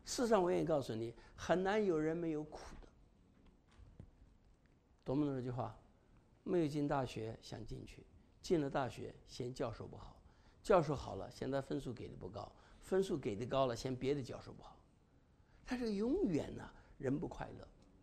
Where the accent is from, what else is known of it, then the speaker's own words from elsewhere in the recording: China; moved away; also born or lived in Taiwan; 我们从大陆来的时候，从大陆就好像我一样嘛，又从台湾来的时候都非常苦